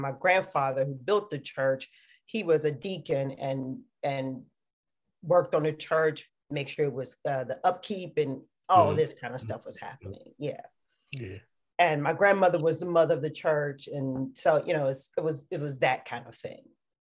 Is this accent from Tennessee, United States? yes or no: yes; Murfreesboro, Tennessee, United States; I am originally from Tennessee, Murfreesboro, Tennessee, a small town, 20-25 minutes east of Nashville. It's one of those towns where everybody knows everybody.